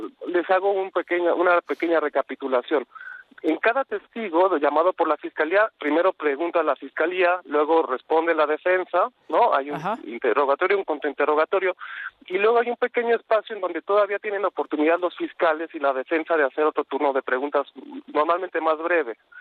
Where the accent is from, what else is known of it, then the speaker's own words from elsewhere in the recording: Mexico; para nosotros como mexicanos, la mayoría, tenemos una curiosidad natural